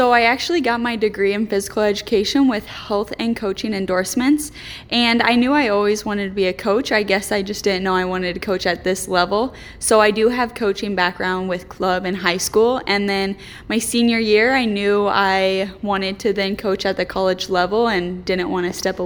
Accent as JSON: {"language": "English", "town": "Polk City", "region": "Iowa", "country": "United States", "said": "I recently came from Wartburg College, just graduated in May, and I am from Polk City, Iowa."}